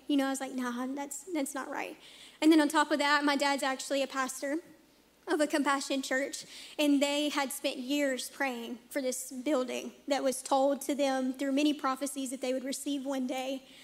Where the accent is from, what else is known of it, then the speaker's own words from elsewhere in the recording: Waverly, Tennessee, United States; also born or lived in Kennett, Missouri; I'm from Kennett, technically, Missouri. Half of my life I spent there, so I was born there, lived there for about 9 years, and then moved to Tennessee and was raised in Waverly, Tennessee until I was